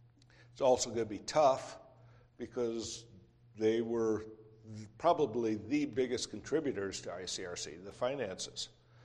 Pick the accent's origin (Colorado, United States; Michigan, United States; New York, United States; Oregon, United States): Michigan, United States; Grand Rapids; and get this, Grand Rapids, Michigan, my hometown.